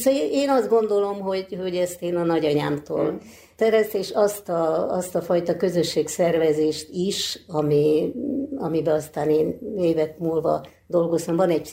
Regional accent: Budapest, Hungary; Egy nagy óbudai bérházba nőttem föl, ahol 40-50-60 gyerek is volt, egy óriási ház

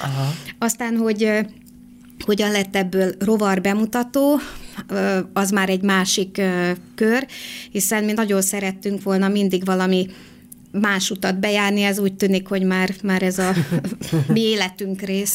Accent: Great Hungarian Plain, Hungary; born or raised there

